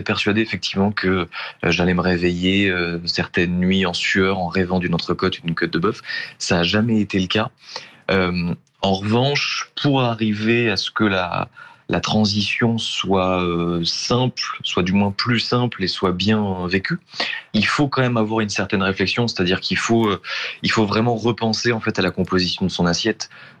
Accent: south of France, France; now in Paris, France; moi j'habite à Paris, mais je ne suis pas parisien, je suis natif du sud de la France.

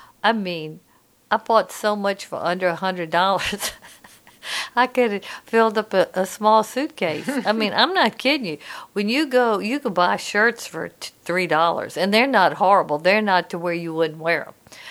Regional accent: Louisiana, United States; I'm from Louisiana. I like it spicy.

